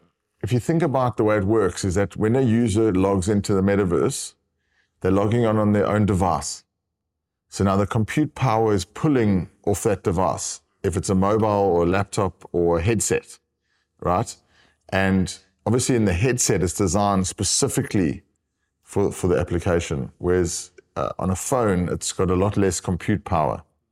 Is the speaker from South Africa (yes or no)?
yes; South Africa; I'm from South Africa. So I've got a big love for South Africa and for Africa.